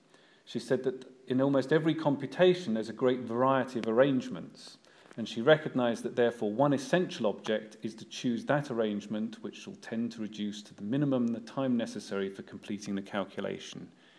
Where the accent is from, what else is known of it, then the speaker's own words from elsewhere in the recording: United Kingdom; being a Brit